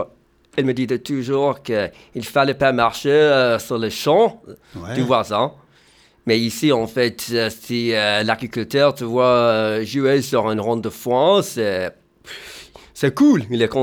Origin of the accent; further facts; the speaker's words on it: Brittany, France; French is a second language; also born or lived in England; Je suis gallois d'origine. Mais j'ai été né en Angleterre, donc. Mais je suis venu avec mes parents habiter centre-Bretagne quand j'avais l'âge de 7 ans, donc en 94.